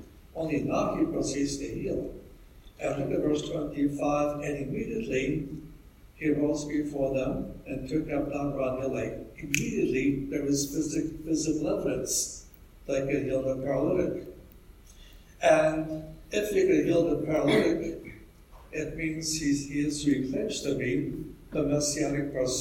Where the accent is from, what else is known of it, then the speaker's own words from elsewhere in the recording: Texas, United States; As you can tell from my accent, I come from Texas.